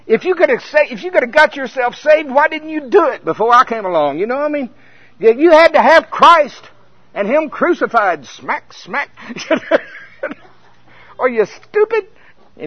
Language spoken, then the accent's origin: English; Oklahoma, United States; I was born in the town where Oklahoma Baptist University is. That's my hometown.